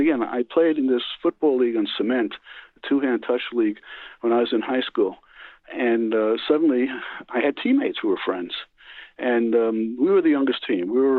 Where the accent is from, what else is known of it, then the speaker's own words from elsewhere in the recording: Newark, New Jersey, United States; born there; Yeah, I was born in Newark, New Jersey, and I was very fortunate to be raised in the United States of America.